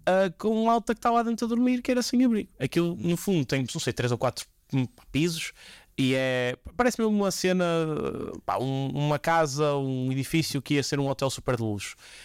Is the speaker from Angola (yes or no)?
no; Alfena, Porto, Portugal; Sim, sou de Alfena, que antigamente era a terra dos gatunos.